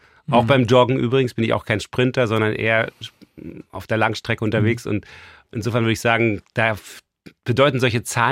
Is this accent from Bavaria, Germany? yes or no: no; East Berlin, Berlin, Germany; ich bin ja auch in Preußen groß geworden, also in Ost-Berlin.